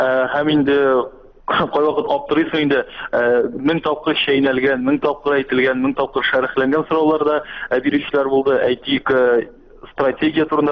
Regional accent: Naberezhnye Chelny, Tatarstan, Russia; Мин үзем Чаллыдан булгач

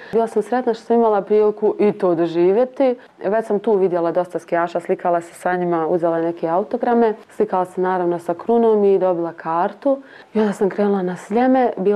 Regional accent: Sarajevo, Federation of Bosnia and Herzegovina, Bosnia & Herzegovina; rekla sam da dolazim iz Sarajeva

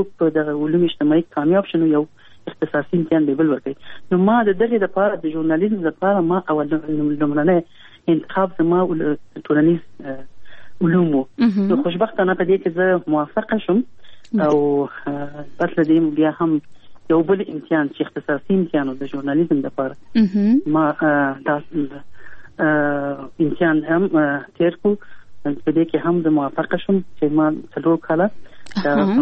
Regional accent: Kabul, Afghanistan; ما زه په کابل کې پیدا یم، په دې لاسو د دې کال ورکم کال کې پیدا یم.

